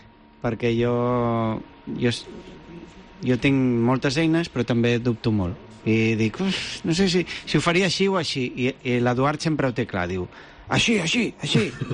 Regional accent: Formentera, Balearic Islands, Spain; born there; A més, vaig néixer a Formentera

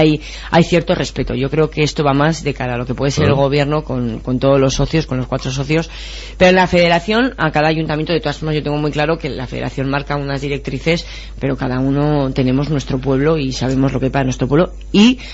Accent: Navarre, Spain; Creo que somos navarros, ante todo

